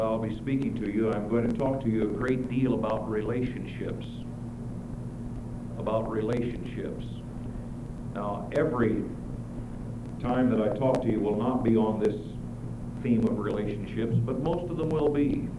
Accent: Illinois, United States; town in Illinois that is the dirtiest, filthiest, cruddiest town in the state of Illinois, and that's my hometown.

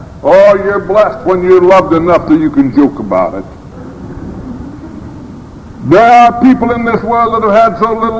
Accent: Idaho, United States; Now, at the same time, I'm growing up in Idaho. My situation is totally different.

